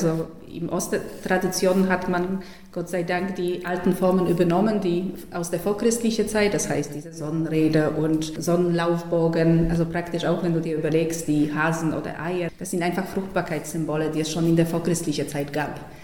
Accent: Lower Saxony, Germany; Südniedersachsen, meine Heimat, und wir waren neugierig, was die Aufnahmen uns erreichen werden.

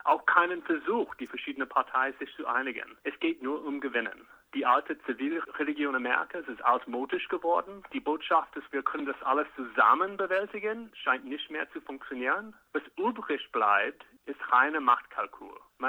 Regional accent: Arizona, United States; in Arizona, wo ich aufgewachsen bin, und das ist nur ein Bundesstaat weiter

